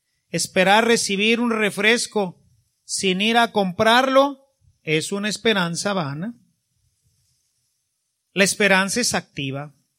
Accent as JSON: {"language": "Spanish", "country": "Mexico", "said": "Dios es más poderoso cuando nosotros, unidos como mexicanos"}